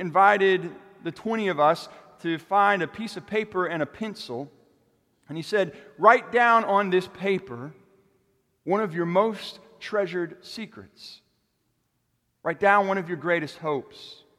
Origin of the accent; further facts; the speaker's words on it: Lakeland, Florida, United States; Mr. Hughes was the local theater guru in my hometown of Lakeland, Florida.